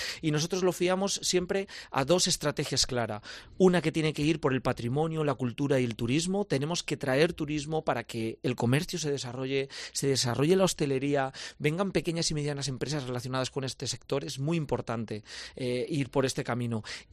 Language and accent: Spanish; Zamora, Castile and León, Spain; para poner en valor a mi tierra, para poner en valor a Zamora